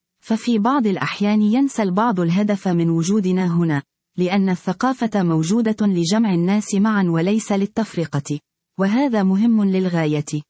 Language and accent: Arabic; Morocco; موضوع يهمنا كثيرا نحن كمغاربة ومغربيات